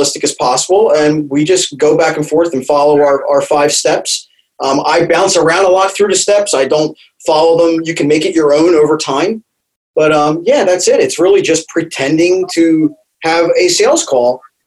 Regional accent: New Jersey, United States; listen, I'm from New Jersey.

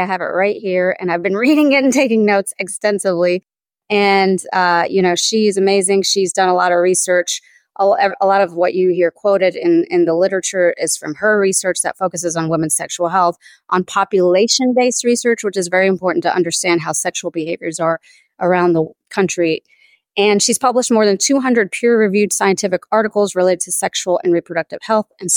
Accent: the South, United States; Like I grew up in the South and my parents were immigrants

